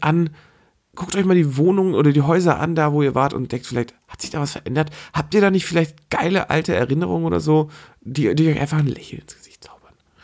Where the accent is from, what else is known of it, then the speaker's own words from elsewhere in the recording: Geesthacht, Schleswig-Holstein, Germany; wir kommen aus Geesthaus, einem Vorort von Hamburg